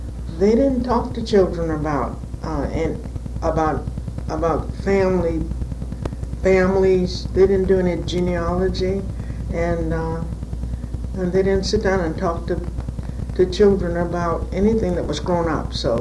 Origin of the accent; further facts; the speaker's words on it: Savannah, Georgia, United States; born there; I was born in Savannah.